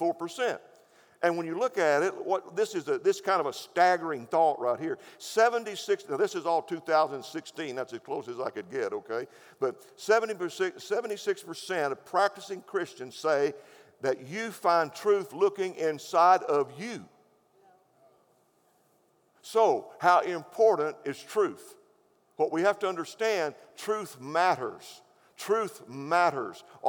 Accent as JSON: {"language": "English", "town": "Seminole", "region": "Texas", "country": "United States", "said": "Now, again, I'm from Seminole, West Texas, 28 miles from Hobbs, New Mexico. You can cut me some slack because I'm from out there."}